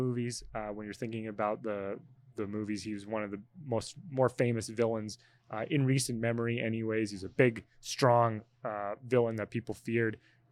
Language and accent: English; Canada; We're from Canada, obviously.